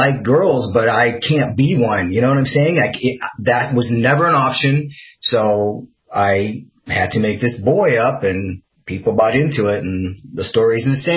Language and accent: English; Midwest, United States; I mean, I grew up in the Midwest, you know, nobody didn't know what, people didn't know you could have sex changes